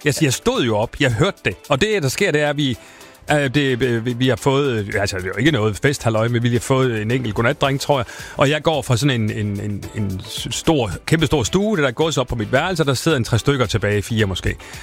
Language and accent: Danish; Silkeborg, Central Denmark Region, Denmark; der hvor jeg kommer fra, den fattige del af Silkeborg.